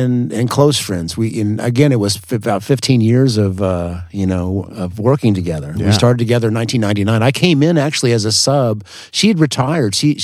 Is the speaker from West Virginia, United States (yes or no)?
no; Evansville, Indiana, United States; moved away as an adult; And then I was, a Hoosier until, 83 when I went down to school in Miami.